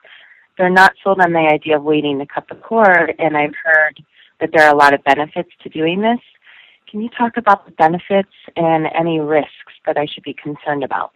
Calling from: Chicago, Illinois, United States; I'm calling from Chicago.

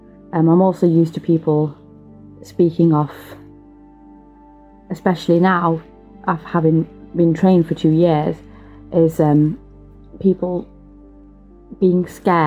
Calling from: Manchester, North West England, United Kingdom; I'm calling from Manchester in the UK.

